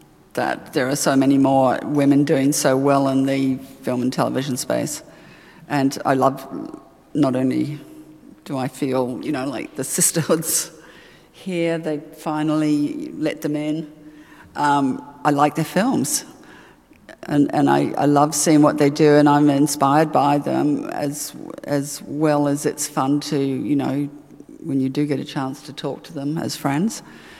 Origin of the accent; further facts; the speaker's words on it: New Zealand; I'm a New Zealander